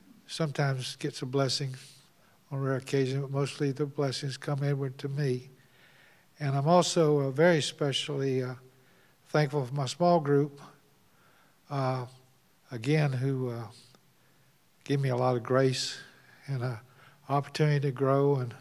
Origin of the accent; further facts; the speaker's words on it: Georgia, United States; When I grew up down in Georgia, my great-grandmother had 17 boys and girls